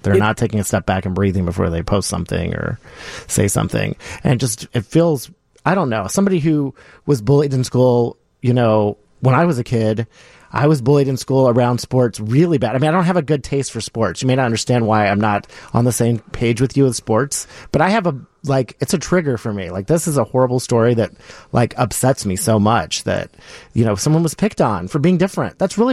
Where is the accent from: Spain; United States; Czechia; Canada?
United States; the South; I grew up in the South where I had a girl at my school that never cut her hair.